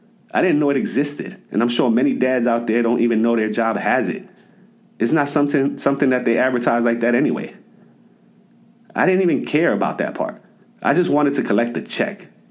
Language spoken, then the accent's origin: English; New York City, New York, United States; I was from the South Bronx. I knew more about fatherless homes than paternity leave.